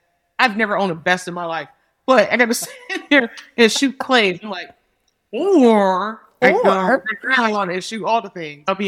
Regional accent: United States; first of all, I'm American. I can do whatever I want.

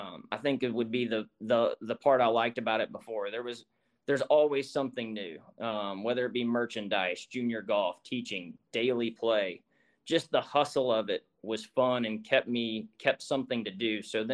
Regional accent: Louisville, Kentucky, United States; also born or lived in Mississippi; now in Bowling Green, United States; Well, I mean, first, born and raised in Louisville, kind of moved out of Louisville whenever we moved to Mississippi, and then now in Bowling Green, Kentucky, which glad to be back in Kentucky for last couple of years now.

